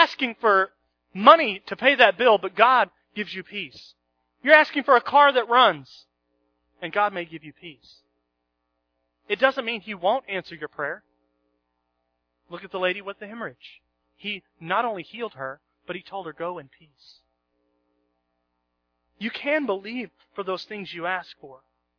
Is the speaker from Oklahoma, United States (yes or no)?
yes; Oklahoma, United States; I grew up in Oklahoma. Everything's flat there.